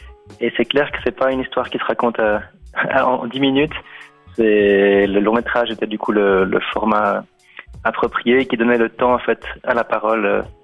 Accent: Vaud, Switzerland; moi je viens de la vallée de Joux, je viens d'une région, enfin il n'y a pas que là-bas, mais une région peut-être encore un peu plus où les hommes ont un peu plus de peine à se livrer

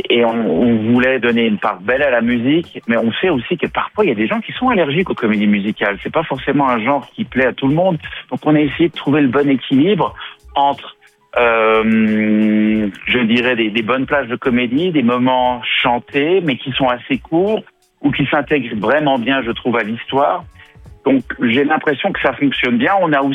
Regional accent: Romandy, Switzerland; j'ai grandi en Suisse romande et je suis parti à Zurich, m'installer à Zurich en Suisse alémanique au début des années 2000.

